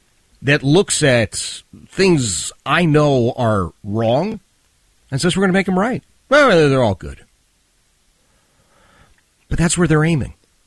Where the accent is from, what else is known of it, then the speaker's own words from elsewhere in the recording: Philadelphia, Pennsylvania, United States; But certainly as I was a kid growing up in the Oxford Circle section of Philadelphia, blue collar, working class.